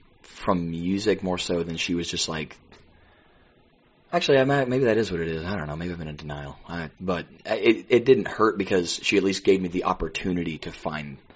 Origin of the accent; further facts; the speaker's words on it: the South, United States; I'm from the Bible Belt, so yeah.